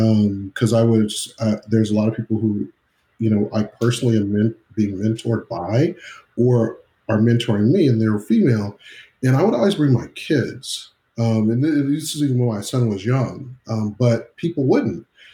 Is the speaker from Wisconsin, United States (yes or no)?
no; Dallas, Texas, United States; I come from Dallas, so I'm in a pretty high tech area and it's a lot of diversity here.